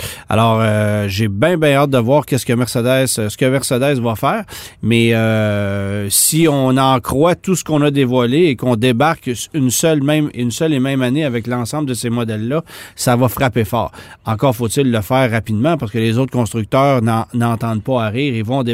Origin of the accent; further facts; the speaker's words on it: Quebec, Canada; surtout chez nous au Québec.